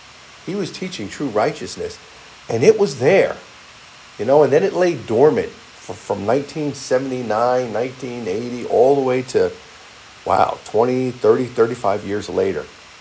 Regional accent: New York, United States; We're both from New York. It was amazing. We used to travel back and forth when we drove from, you know, New York State to Missouri.

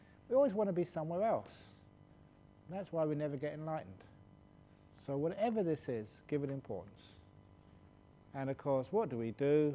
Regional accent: England, United Kingdom; born there; because I was born in England

